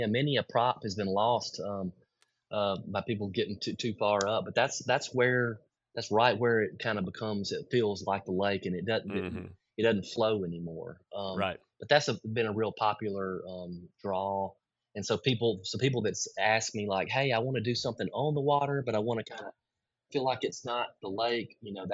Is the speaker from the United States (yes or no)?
yes; Alexander City, Alabama, United States; growing up in Ellic City, you know, Dadeville was kind of our rival, you know, so I guess my Ellic City roots would not want me to admit